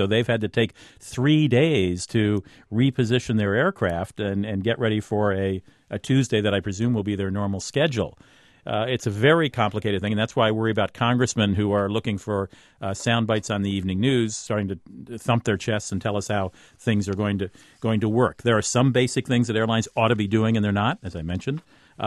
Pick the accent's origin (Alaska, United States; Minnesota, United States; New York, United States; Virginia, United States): Minnesota, United States; St. Paul; Northwest in my hometown of St. Paul.